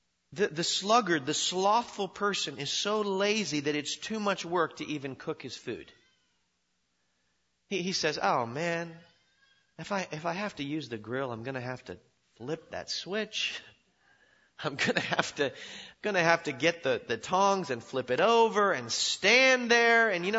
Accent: Oregon, United States; I am originally from Oregon, and we have slugs in Oregon.

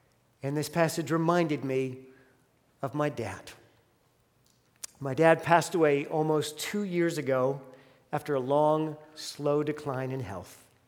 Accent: West Virginia, United States; Well, as much as I enjoyed growing up in the West Virginia Hills with my brothers

